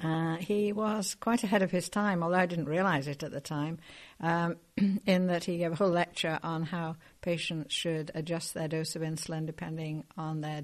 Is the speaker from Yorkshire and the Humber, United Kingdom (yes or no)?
yes; Yorkshire and the Humber, United Kingdom; Well, I was born in Yorkshire and brought up there. My father was Irish.